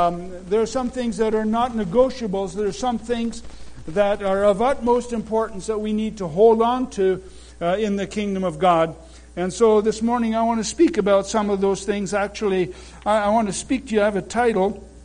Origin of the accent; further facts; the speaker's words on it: Glenside, Saskatchewan, Canada; buried in a John Huss Cemetery in central Saskatchewan, just out of the town of Glenside, that was my hometown.